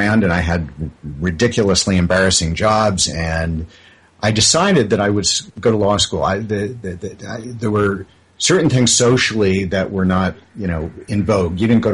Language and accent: English; New York, United States; Because back on Long Island in the 50s, because I'm a lot older than you, in the 50s, it was about conformity.